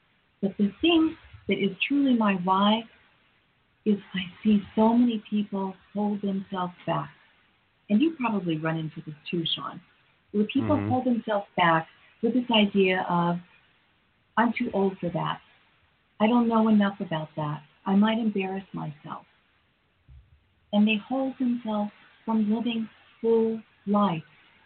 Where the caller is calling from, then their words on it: France; I am coming from France